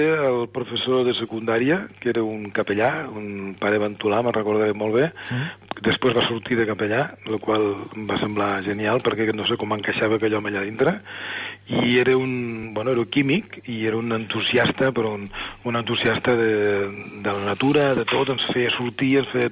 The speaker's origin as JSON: {"language": "Catalan", "town": "Mollerussa", "region": "Catalonia", "country": "Spain", "tie": "born there", "said": "Pues a Mollerussa."}